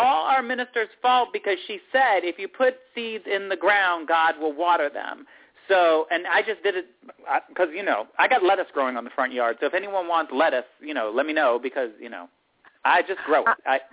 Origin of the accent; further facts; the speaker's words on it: Alexandria, Virginia, United States; Okay, yeah, because I'm from Alexandria, Virginia